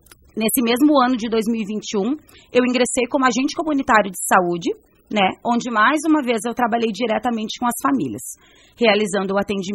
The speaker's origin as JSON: {"language": "Portuguese", "town": "Porto Alegre", "region": "Rio Grande do Sul", "country": "Brazil", "tie": "born or raised there", "moved": "as an adult", "lives_now": "Espumoso, Brazil", "said": "eu tenho 35 anos e eu sou natural de Porto Alegre, porém filha de uma espumosense, que é a … né? Então, no ano de 2021, a minha mãe teve alguns problemas de saúde e em 2022 a gente veio a se mudar para Espumoso."}